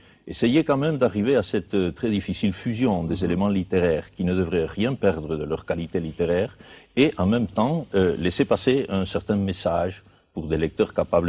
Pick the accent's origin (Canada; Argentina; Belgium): Argentina; now in France; je suis argentin en effet, je suis né en Europe tout à fait par hasard et je réside en France depuis plus de 20 ans, tout en gardant ma qualité de latino-américain.